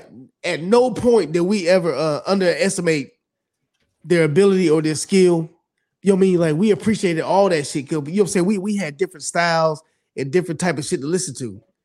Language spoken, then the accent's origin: English; Germany; First of all, I grew up in overseas. I grew up in Germany.